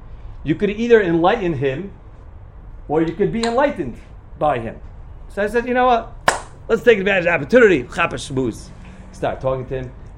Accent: United States; now in Jerusalem, Israel; in the course of the discussion, it turns out that I'm from America and I'm living in Yerushalayim.

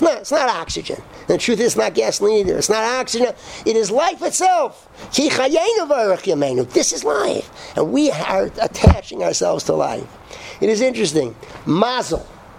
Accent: Atlanta, Georgia, United States; I'm from Atlanta, where we have, you know, Atlanta's Coke, the real thing

